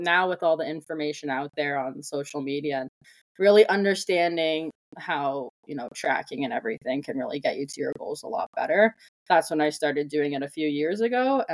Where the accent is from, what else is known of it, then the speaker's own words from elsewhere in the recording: Mississauga, Ontario, Canada; So I grew up in Mississauga, Ontario, and I did high school there, of course, all my schooling